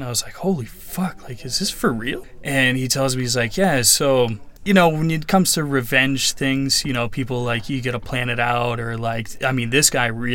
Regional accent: New Hampshire, United States; No, so I'm originally from New Hampshire.

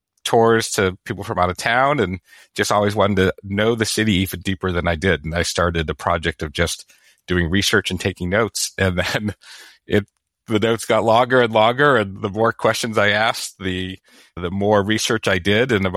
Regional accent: Newton, Massachusetts, United States; also born or lived in Boston / Brighton; now in Needham, United States; I was born in Boston, lived in Brighton as a baby, grew up in Newton just outside the city.

